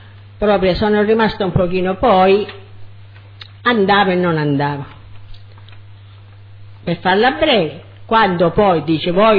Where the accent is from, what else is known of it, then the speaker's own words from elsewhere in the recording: Catania, Sicily, Italy; si può dire io sono cresciuta qua a San Cristoforo, che avevo parenti